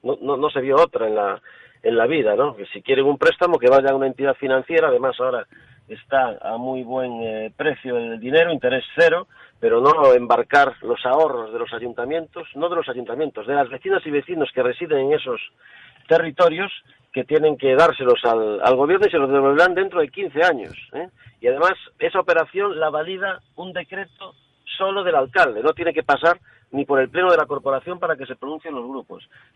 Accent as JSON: {"language": "Spanish", "region": "Galicia", "country": "Spain", "said": "Somos 25, dos gallegos, Abel Caballero y este que le habla."}